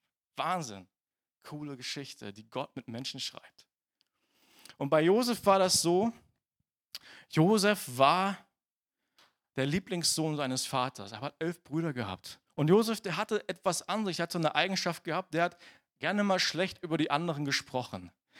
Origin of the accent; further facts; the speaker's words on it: Wörlitz, Saxony-Anhalt, Germany; im Wörlitzer Park, das ist da, wo ich aufgewachsen bin in Wörlitz